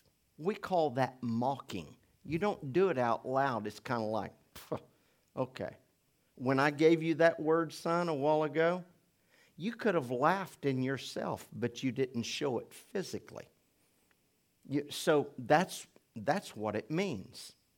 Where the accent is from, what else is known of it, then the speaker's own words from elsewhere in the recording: Oklahoma, United States; Because I was raised in the Oklahoma educational system where we still pay our landscapers more than our educators.